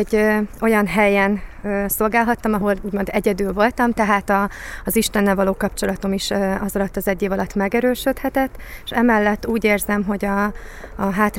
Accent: Zakarpattia Oblast, Ukraine; szintén Kárpátaljáról

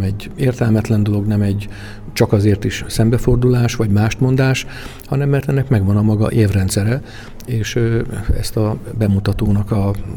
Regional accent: Tornyospálca, Szabolcs-Szatmár-Bereg, Hungary; magam is olyan faluból származok, Tornyospácáról, ahol rómaiak, görögök, reformátusok egy-egy harmadnyi arányban jó békességben meg tudtak lenni

